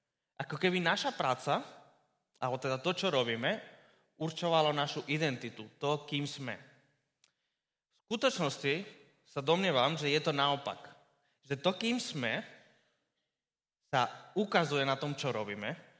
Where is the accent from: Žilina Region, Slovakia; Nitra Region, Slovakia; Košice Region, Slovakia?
Žilina Region, Slovakia; Žilina; že som zo Žiliny